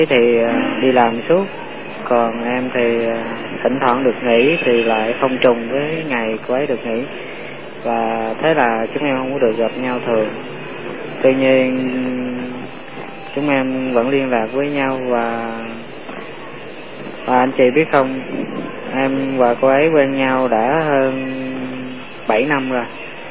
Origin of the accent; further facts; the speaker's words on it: Tiền Giang, Vietnam; now in Ho Chi Minh City, Vietnam; đang ở thành phố Hồ Chí Minh. Ở ra quê em ở Tiền Giang cơ. Em lên đây đi học.